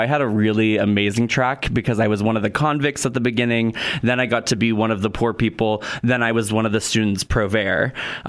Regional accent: Portland, Oregon, United States; also born or lived in Los Angeles / New York; Well, I am originally from Portland, Oregon. Then I went to college. I went to undergrad in Los Angeles. And then I spent most of my adult working life in New York.

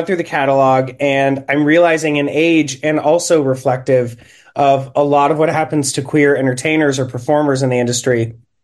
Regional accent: Michigan, United States; moved away as an adult; But I grew up in Michigan until I was about 19.

